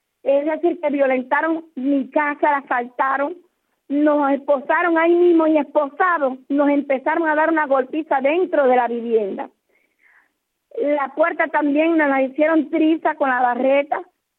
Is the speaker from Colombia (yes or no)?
no; Cuba; somos cubanos